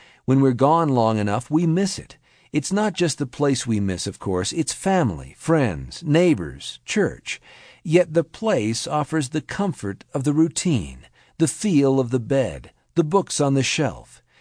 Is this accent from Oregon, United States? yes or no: yes; Oregon, United States; Then, when I land in Oregon, I'm more home. When I come to my hometown, everything looks familiar.